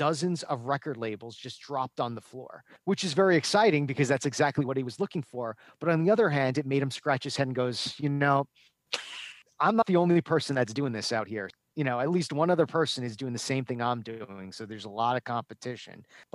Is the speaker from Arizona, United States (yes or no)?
no; Florida, United States; but that's not what we are just because we came from Florida.